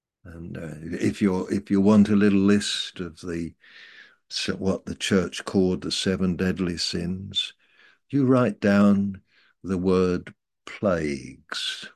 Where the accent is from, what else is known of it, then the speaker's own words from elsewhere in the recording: Malaysia; Oh, we're Chinese. We're Malaysian Chinese.